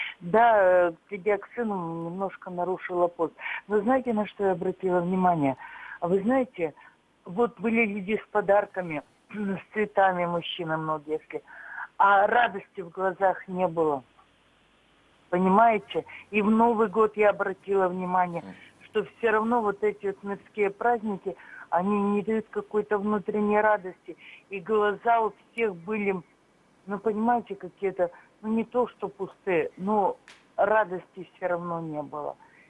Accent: Novosibirsk, Novosibirsk Oblast, Russia; я из Новосибирска, Свердловской области живу.

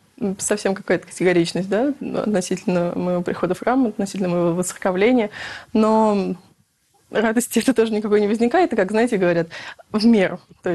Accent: Michurinsk, Tambov Oblast, Russia; born there; Нет, я сама родилась не в Рязани, а достаточно в провинциальном городке, но Мичуринск, недалеко от Рязанской области. Ходила в деревенский такой провинциальный приход

